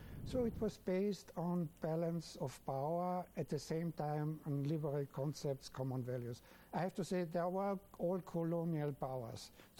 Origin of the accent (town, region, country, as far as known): Vienna, Austria; English is a second language